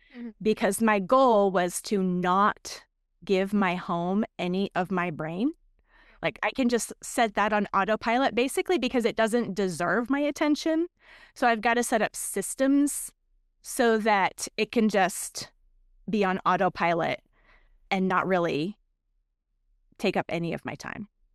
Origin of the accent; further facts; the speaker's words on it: Kennewick, Washington, United States; moved away as an adult; now in Moscow, United States; I grew up in Kennewick, and we raised our kids in Kennewick, Washington. It's in eastern part of the state.